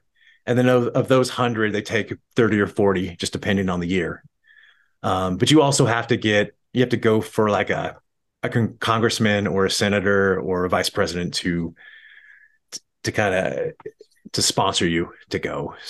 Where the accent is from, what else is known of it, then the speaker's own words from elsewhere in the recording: Montana, United States; I grew up shooting. I'm from Montana. I grew up here.